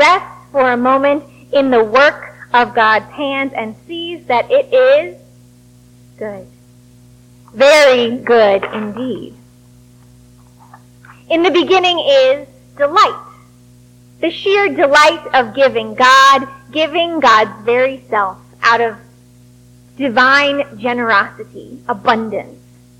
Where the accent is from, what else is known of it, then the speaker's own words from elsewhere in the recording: Wellesley, Massachusetts, United States; I was back in my hometown of Wellesley, Massachusetts, back in my childhood home